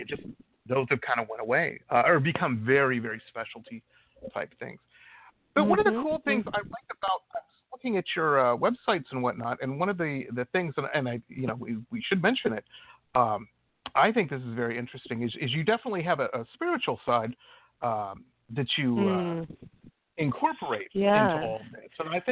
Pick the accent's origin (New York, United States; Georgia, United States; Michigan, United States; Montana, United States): Michigan, United States; Detroit; Where I grew up in Detroit, there was, you know, and I'll just be honest about it.